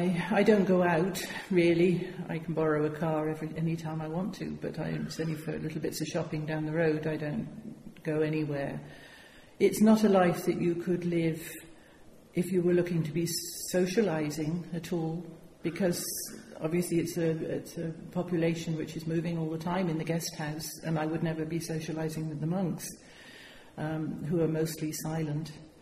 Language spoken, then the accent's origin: English; Bristol, South West England, United Kingdom; moved away as an adult; now in London, United Kingdom; I came from Bristol in the West Country of England, and I lived there until I was 18 when I had a place at the Royal Academy of Music in London. So when I was 18 I moved to London